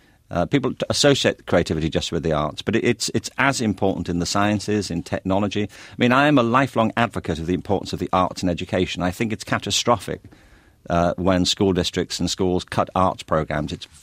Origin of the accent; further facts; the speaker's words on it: Liverpool, North West England, United Kingdom; I was growing up in Liverpool. In the early 1960s, I was 13 when … burst on the scene.